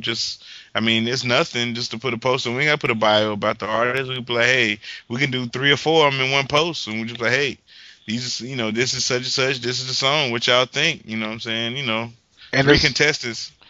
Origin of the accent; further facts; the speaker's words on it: the South, United States; I'm from the South, so I can relate to his music.